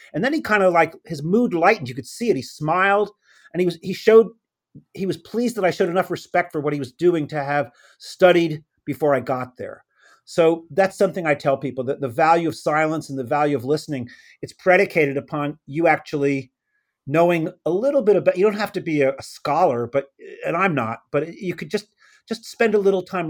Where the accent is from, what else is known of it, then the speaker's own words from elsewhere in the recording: United States; And of course, being an American, I said